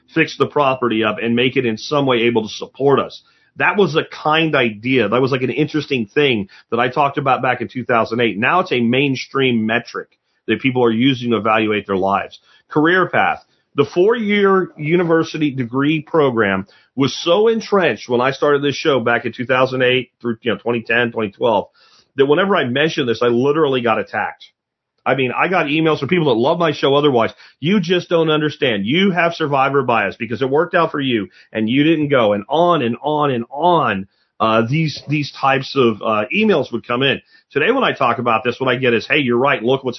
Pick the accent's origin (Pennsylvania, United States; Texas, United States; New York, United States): Pennsylvania, United States; Like, where I grew up in Pennsylvania, when I was in high school, I think it was already fading.